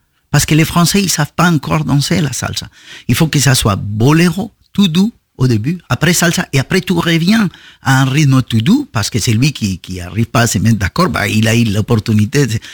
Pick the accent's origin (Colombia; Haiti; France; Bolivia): Colombia; Chocó; Je viens d'une région de la Colombie où il y a où tous les esclaves ont fui. Je suis né dans ces régions, les régions de Choco.